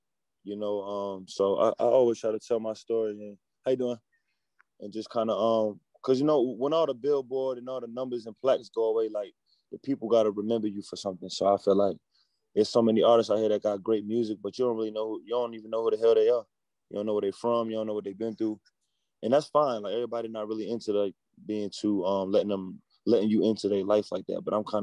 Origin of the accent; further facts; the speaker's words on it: New York City, New York, United States; born there; I was born in New York, so all my family from New York.